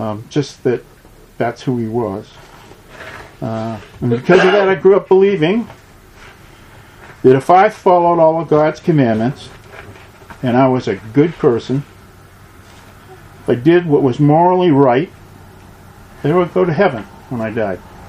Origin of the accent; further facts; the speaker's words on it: New England, United States; My background, as a child, I was raised in the Catholic Church, as were many people in New England.